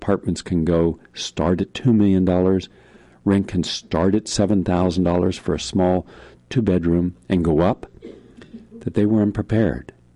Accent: West Virginia, United States; everywhere I went in America, to my home state, West Virginia

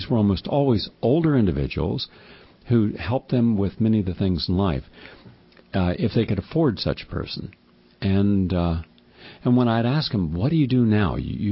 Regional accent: West Virginia, United States; So many of them reminded me of people I grew up with in West Virginia.

